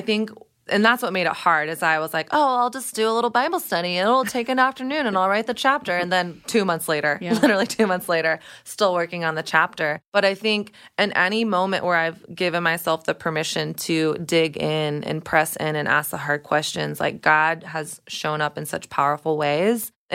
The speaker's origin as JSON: {"language": "English", "region": "the South", "country": "United States", "tie": "born or raised there", "said": "at least this is my experience growing up in the South"}